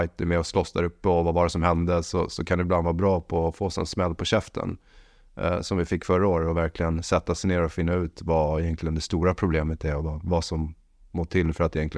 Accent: Sweden; Jag är svensk så...

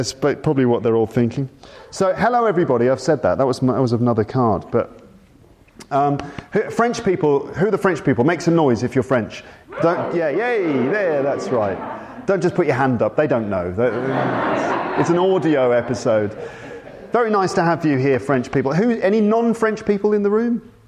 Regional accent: England, United Kingdom; accent: British English; I'm from England, just in case you were wondering about my accent.

